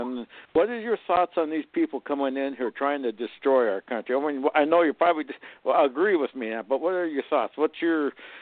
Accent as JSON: {"language": "English", "region": "North Dakota", "country": "United States", "tie": "born there", "said": "But I was raised here. I was born here in the USA. I was born in North Dakota. And I was raised here."}